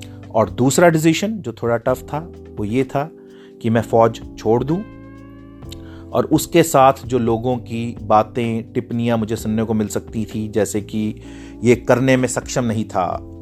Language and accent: Hindi; Faridabad, Haryana, India; army छोड़कर मैं वापस आ गया और मेरे होम टाउन फरीदाबाद में